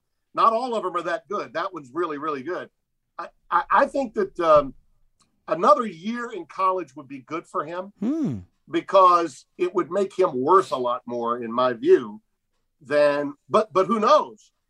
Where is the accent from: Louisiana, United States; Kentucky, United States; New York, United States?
Louisiana, United States; Shreveport; Dak is from basically Shreveport, my hometown.